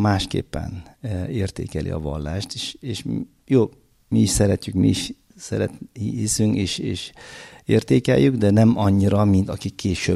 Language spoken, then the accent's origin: Hungarian; Uzbekistan; én Üzbegisztánból jöttem